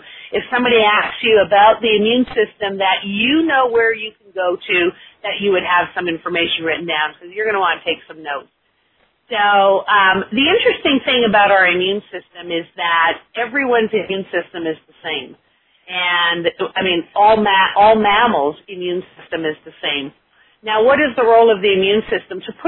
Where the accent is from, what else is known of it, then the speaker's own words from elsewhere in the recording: Beaumont, Alberta, Canada; I am from Beaumont, Alberta, Canada, but right now I'm in St. George, and this is where we spend our winters.